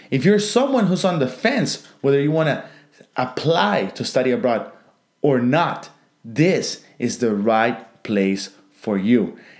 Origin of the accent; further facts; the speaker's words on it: Honduras; I am originally from Honduras. Honduras is a beautiful country comprised of approximately 9 million beautiful people, surrounded by both the Atlantic and Pacific Oceans.